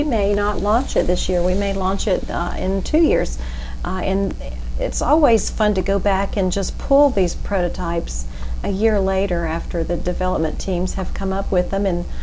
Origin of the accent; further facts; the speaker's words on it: Dalton, Georgia, United States; You know, I grew up in Dalton, Georgia